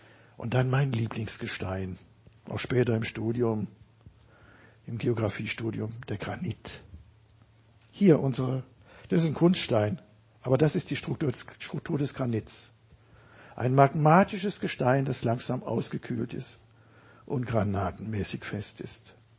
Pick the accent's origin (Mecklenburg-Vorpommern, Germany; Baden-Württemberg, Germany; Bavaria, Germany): Baden-Württemberg, Germany; ich bin in der Rheinebene groß geworden